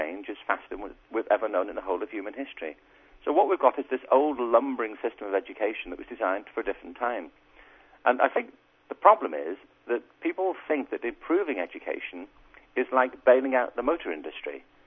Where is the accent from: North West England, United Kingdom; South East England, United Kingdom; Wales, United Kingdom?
North West England, United Kingdom; Liverpool; I grew up in Liverpool in England.